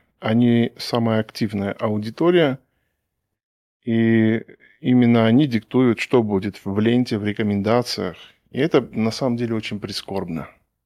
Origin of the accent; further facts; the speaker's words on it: Armenia; географически я нахожусь в Армении. И не только географически, да, но и этнически принадлежу я, ну, по национальности я армянин.